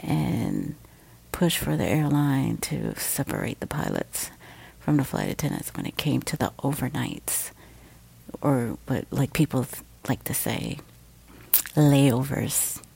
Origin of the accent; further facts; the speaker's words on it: United States; I'm speaking as an American person, as an American citizen working for a U.S. airline.